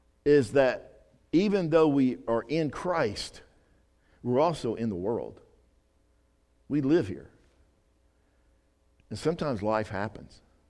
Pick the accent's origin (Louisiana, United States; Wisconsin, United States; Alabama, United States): Alabama, United States; It's kind of like growing up in Alabama, that red clay. Y'all got, you know, we have that red clay around here.